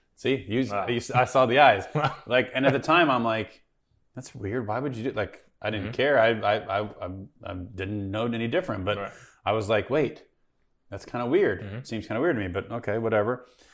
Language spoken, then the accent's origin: English; Missouri, United States; I grew up in Missouri, and just so everybody knows, Kansas City is in Missouri.